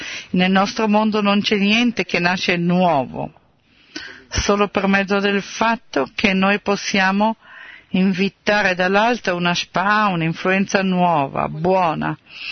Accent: Canada; Io vengo dal Canada e sono ospite qua.

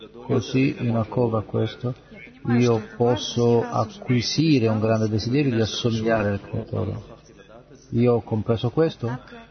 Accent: Dallas, Texas, United States; io vengo da Dallas

